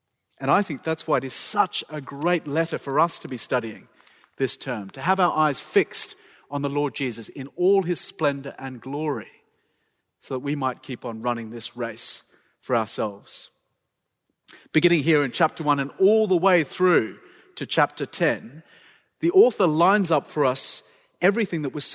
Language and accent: English; Australia; being an Australian.